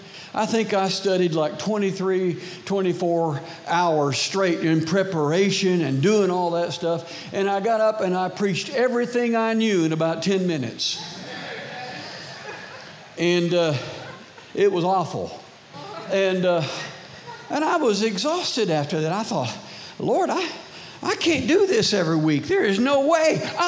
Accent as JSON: {"language": "English", "town": "Daytona Beach", "region": "Florida", "country": "United States", "tie": "born or raised there", "said": "We grew up in Daytona Beach, And we're there in farm country."}